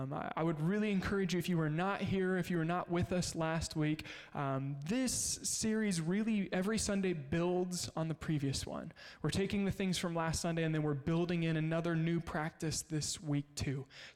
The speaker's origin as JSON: {"language": "English", "region": "Kansas", "country": "United States", "said": "For those of you that maybe knew, I'm from Kansas."}